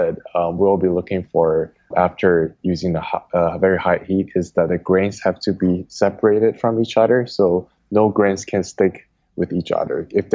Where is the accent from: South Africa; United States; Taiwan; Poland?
Taiwan; As a kid growing up in Taiwan